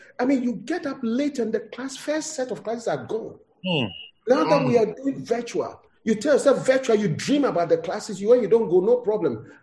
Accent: Ghana; now in United States; One time I came from, the first time I came from Ghana to the United States in 1999

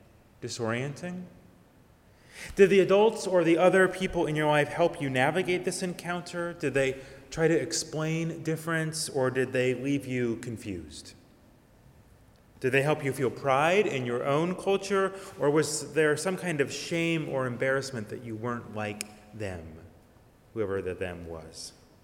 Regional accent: Seattle, Washington, United States; I grew up in the Seattle area, and our Unitarian Universalist youth conferences that I always attended

